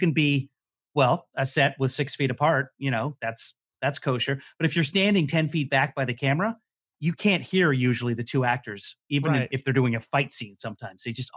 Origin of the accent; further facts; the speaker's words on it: Edmonton, Alberta, Canada; also born or lived in Yukon / Africa; now in Seattle, United States; I grew up in the Yukon. I grew up in Africa. I grew up in Edmonton, which is the northern prairies. I'm used to nature.